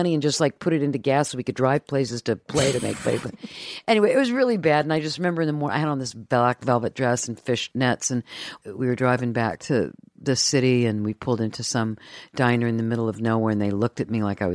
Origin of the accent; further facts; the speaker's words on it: Columbus, Ohio, United States; as a kid growing up in Columbus, Ohio.